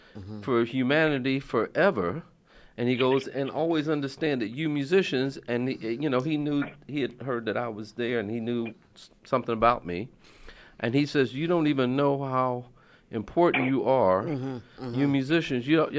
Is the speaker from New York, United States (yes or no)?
no; Connecticut, United States; also born or lived in West Virginia; I came from West Virginia, and I went to Connecticut to be a part of the last group of kids that were bused in Connecticut